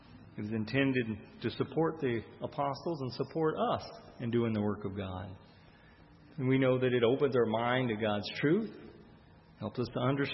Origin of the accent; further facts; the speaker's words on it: the South, United States; Even though I'm speaking, I won't say good English because I'm from the South. So there may be a little twang on that from time to time.